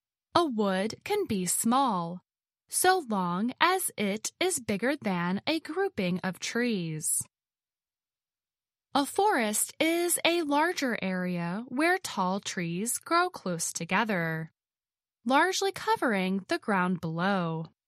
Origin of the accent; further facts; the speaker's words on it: West Virginia, United States; My favorite forests are actually in my home state of West Virginia.